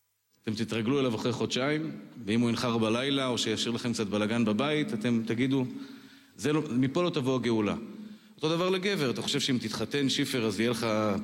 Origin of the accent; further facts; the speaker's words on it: Tel Aviv, Tel Aviv District, Israel; אני גדלתי בתל אביב.